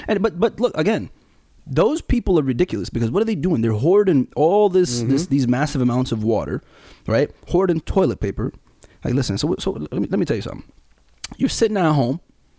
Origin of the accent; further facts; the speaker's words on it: Sudan; We saw Sudan, my home country, close their borders immediately and turn planes around in midair.